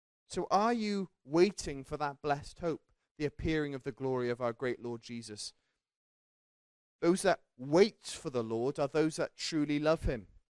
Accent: London, United Kingdom; We had a neighbor when we were growing up in London who was zealous for his car.

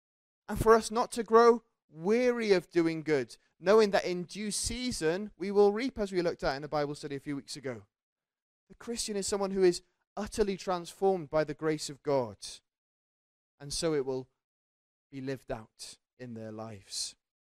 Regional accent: London, United Kingdom; We had a neighbor when we were growing up in London who was zealous for his car.

